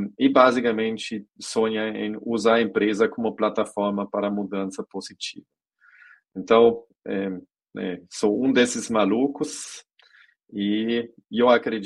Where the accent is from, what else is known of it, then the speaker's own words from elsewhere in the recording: Germany; Portuguese is a second language; moved away as an adult; now in Brazil; E eu sou o … sou um gringo importado da Fundação Dom Cabral, originalmente nascido e crescido na Alemanha. Mas aqui no Brasil, desde 2010